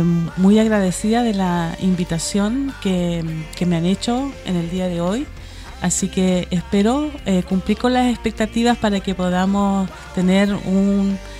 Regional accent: Valparaíso, Chile; born there; se llegó acá a vivir con mi madre a la ciudad de Valparaíso, y que es el lugar donde yo nací en Valparaíso. Entonces tengo, por un lado, mi territorio allá en el sur, porque allá están mis antiguos, pero también tengo acá una raíz de Valparaíso

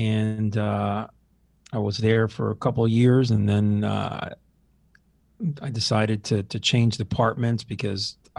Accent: Miami, Florida, United States; also born or lived in Seville, Spain; So I grew up in Miami.

